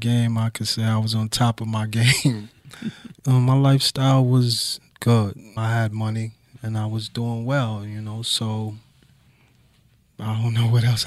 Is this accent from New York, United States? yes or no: yes; New York City, New York, United States; I grew up in the Bronx. I grew up at 922 East 211th Street in the northeast section of the Bronx, Wakefield area.